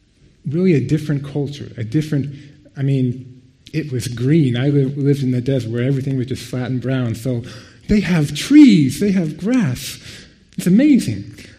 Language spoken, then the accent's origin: English; United States; Many of you know I grew up in the States, in several different places across the States, but both of my parents grew up in Minnesota, and that's where all of my grandparents were and all of my relatives